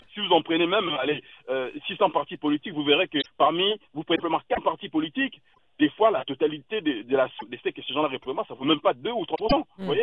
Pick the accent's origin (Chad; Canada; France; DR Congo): DR Congo; je suis originaire du Congo.